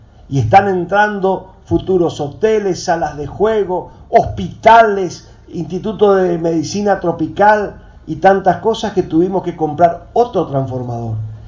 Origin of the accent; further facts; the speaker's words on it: Aurora, Misiones, Argentina; Yo vengo de Aurora, ahí estos días rompió un transformador